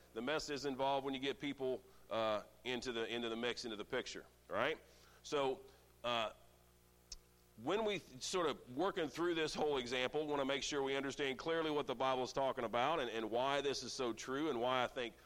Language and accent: English; Indiana, United States; So I don't know, I grew up in Indiana on a farm.